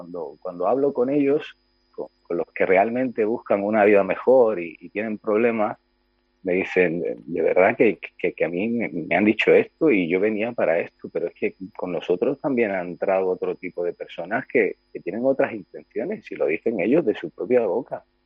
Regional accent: Ceuta, Spain; somos las personas de Ceuta, todos, no solo musulmanes, cristianos y las cuatro culturas.

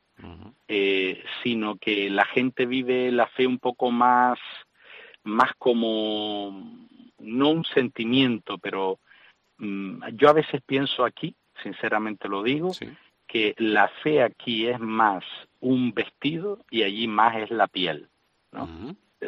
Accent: Ingenio, Canary Islands, Spain; yo soy de Ingenio

